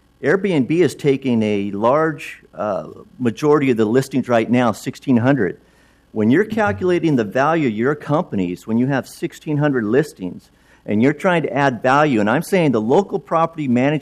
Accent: Portland, United States; I'm from Portland. I've been living in Portland my whole life.

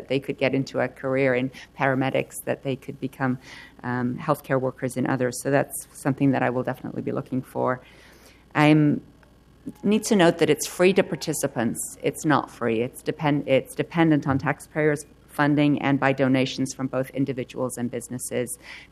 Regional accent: England, United Kingdom; accent: American; I learned my American accent watching Star Trek in England, so that's a nice connection that I wasn't aware of.

